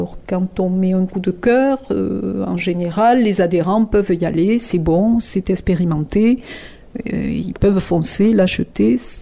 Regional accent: Montpellier, Occitanie, France; moi je venais de Montpellier Sud où la terre est profonde, l'eau est abondante, et donc j'ai perdu tous mes repères en arrivant ici au nord de Montpellier.

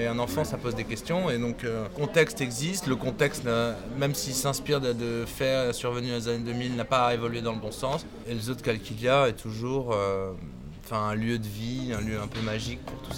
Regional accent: France; on est français, on sait que in fine, c'est terrible à dire

